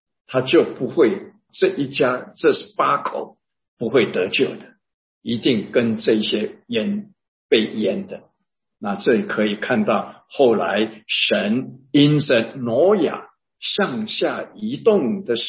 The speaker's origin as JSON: {"language": "Chinese", "region": "Taipei", "country": "Taiwan", "tie": "born or raised there", "moved": "as an adult", "said": "我离开台北，那是从来没有想到的。我在那边出生，在那边长大，在那边受教育工作也在那里，突然我就必须要离开"}